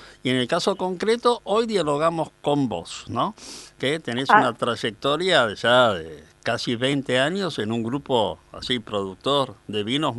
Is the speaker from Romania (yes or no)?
no; Argentina; y como argentino, aprovecho para agradecerles